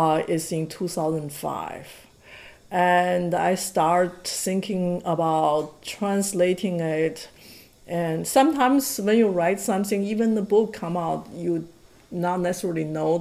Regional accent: Shanxi, China; English is a second language; into Shanxi province where my hometown is

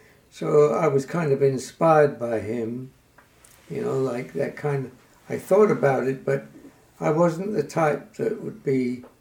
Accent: London, United Kingdom; born there; I was born in London. It was the biggest city in those days. So I was a city boy.

